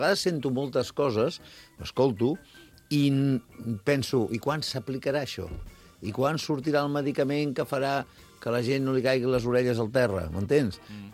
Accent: Vilafranca del Penedès, Catalonia, Spain; Sóc de Vilafranca, el Penedès, que quan digués això ja seria definitiu.

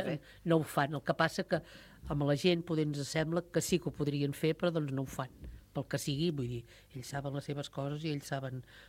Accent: Sant Jaume d'Enveja, Catalonia, Spain; som de Sant Jaume i hem de viure aquí a Sant Jaume.

